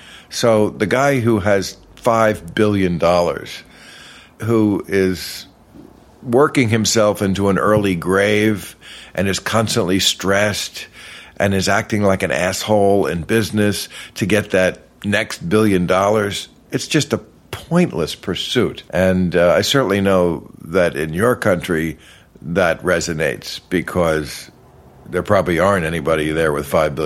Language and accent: English; New Jersey, United States; also born or lived in New York; I was born in New York, and then like so many people of that era, they moved out to the suburbs. So I grew up... in New York, in New Jersey.